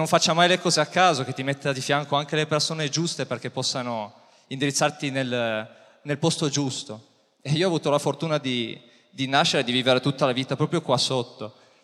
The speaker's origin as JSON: {"language": "Italian", "town": "Saluzzo", "region": "Piedmont", "country": "Italy", "said": "Io sono di Saluzzo proprio"}